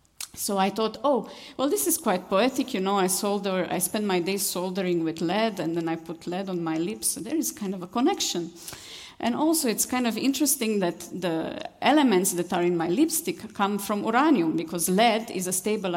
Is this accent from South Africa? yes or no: no; Romania; English is a second language; now in Berlin, Germany; So I grew up in Romania, and I started my career as an artist dancing ballet.